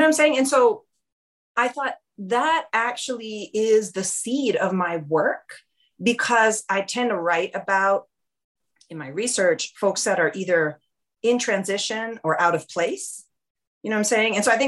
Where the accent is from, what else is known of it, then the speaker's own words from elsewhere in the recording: New York City, New York, United States; I grew up in New York City as a multiracial, multicultural Afro-Latina.